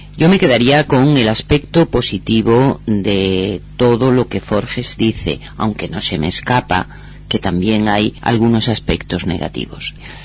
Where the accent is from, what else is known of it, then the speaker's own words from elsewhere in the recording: Valencian Community, Spain; Yo tengo muy claro que soy una española del País Valenciano.